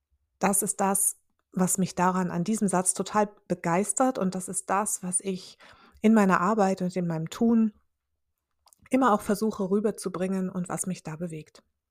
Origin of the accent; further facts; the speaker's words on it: Hannover, Lower Saxony, Germany; now in Vienna, Austria; Ich komme ursprünglich aus Hannover, lebe jetzt in Wien